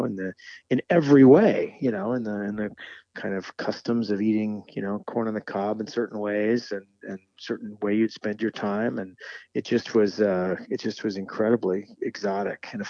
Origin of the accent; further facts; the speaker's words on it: Alaska, United States; Real fine. Real fine. That's growing up on Kachemak Bay. That was kind of the lingo there, listening to some of our neighbors.